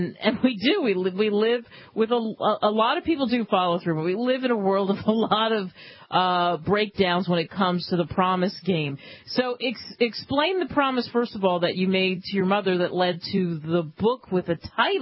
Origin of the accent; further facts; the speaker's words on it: Philadelphia, Pennsylvania, United States; You know, you're my hometown. You're in Philadelphia right now.